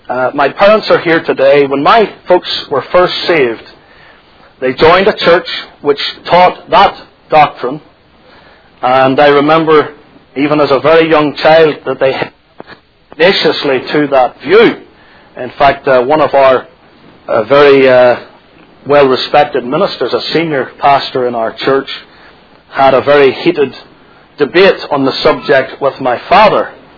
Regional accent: Northern Ireland, United Kingdom; I knew of a preacher back in my home country, Northern Ireland, who preached vigorously, strongly, the teaching that is known as the pre-tribulational secret rapture of the church.

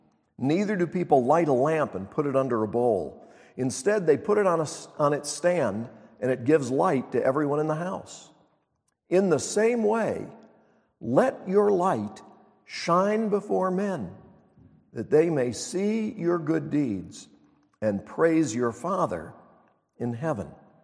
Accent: Montreat, North Carolina, United States; When I was growing up in Montreat, North Carolina, I used to start every Sunday morning listening to some radio broadcasts from WFGW, WMIT, the Billy Graham radio stations in Black Mountain.

